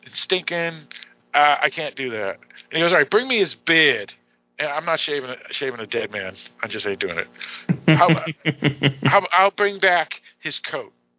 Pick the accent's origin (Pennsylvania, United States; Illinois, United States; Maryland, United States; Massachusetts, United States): Massachusetts, United States; Boston; from Boston, all the girls I dated, most of the girls weren't from Boston, and they always ragged on my accent.